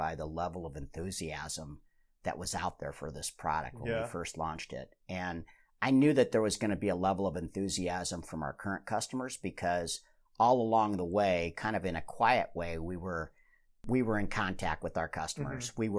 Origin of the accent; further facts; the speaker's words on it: Omaha, Nebraska, United States; You know, we're fortunate that we're from Omaha